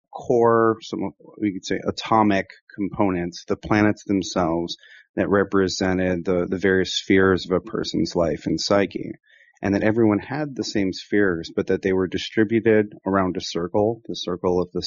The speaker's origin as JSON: {"language": "English", "region": "Rust Belt", "country": "United States", "tie": "born or raised there", "said": "So I was raised in the Rust Belt, like yourself."}